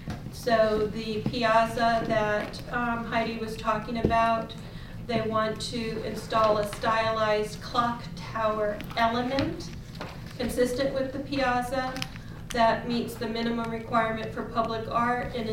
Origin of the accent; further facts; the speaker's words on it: Florida, United States; I come from Florida.